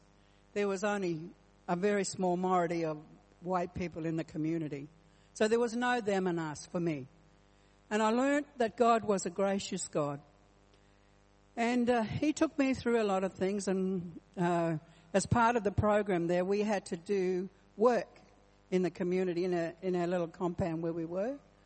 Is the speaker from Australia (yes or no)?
yes; Point Pearce, South Australia, Australia; also born or lived in Adelaide; I grew up on Point Pierce Mission on York Peninsula. They were my best years of my life, and I really enjoyed my time there, doing the old Nunga stuff, as we say.